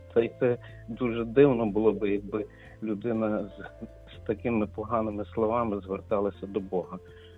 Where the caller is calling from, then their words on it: Lviv, Lviv Oblast, Ukraine; я зі Львова.